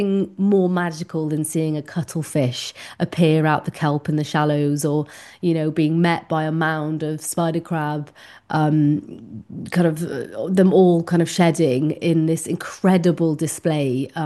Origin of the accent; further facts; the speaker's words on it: Wales, United Kingdom; I am biased, growing up in Wales and having the beautiful wild coastline on my doorstep.